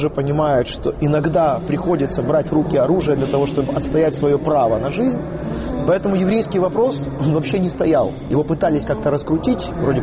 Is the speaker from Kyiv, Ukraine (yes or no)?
yes; Kyiv, Ukraine; Я русскоязычный киевлянин, который и дедушки, и бабушки все были русскоязычными и так далее. Я владею украинским языком, пишу на нем